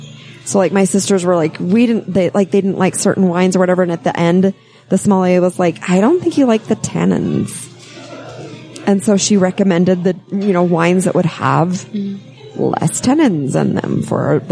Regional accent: Utah, United States; growing up in Utah

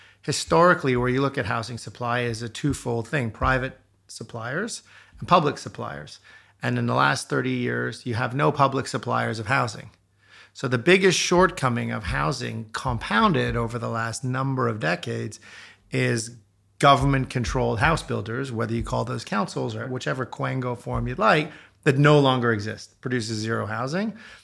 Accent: Toronto, Ontario, Canada; I'm Canadian by background. I grew up in Toronto.

